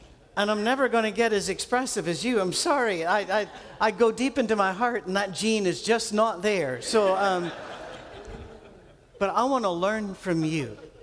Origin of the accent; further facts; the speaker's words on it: Scotland, United Kingdom; Now, I'm Scottish